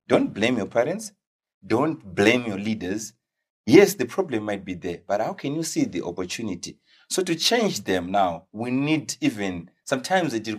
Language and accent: English; Watsomba, Manicaland, Zimbabwe; English is a second language; So I was born and bred in Watsomba.